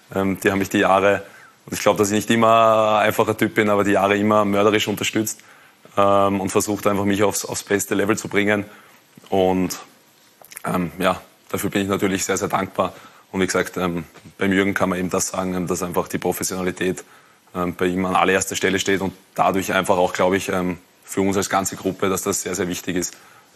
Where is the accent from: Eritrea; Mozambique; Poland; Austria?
Austria; Lower Austria; ich komme aus dem Bezirk Wiener Neustadt